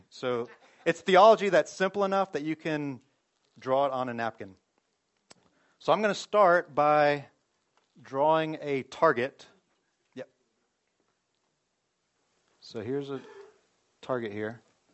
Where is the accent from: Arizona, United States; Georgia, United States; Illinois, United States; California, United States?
Georgia, United States; And, you know, I was from Georgia and from this, you know, from the city there, and never heard about the world